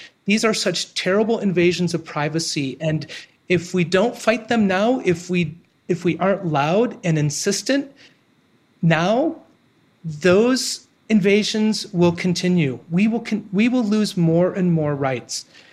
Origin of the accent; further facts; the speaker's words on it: Ohio, United States; And seeing what's happening, not just in my home state of Ohio, but in other states across the country